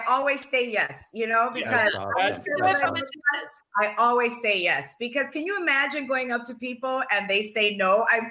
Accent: Chicago, Illinois, United States; I'm from Chicago, but I'm Puerto Rican. I wasn't born in Puerto Rico. My parents were born in Puerto Rico. I was born in Chicago, but I'm Puerto Rican.

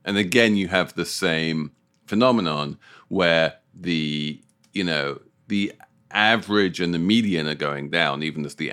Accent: United Kingdom; as a Brit

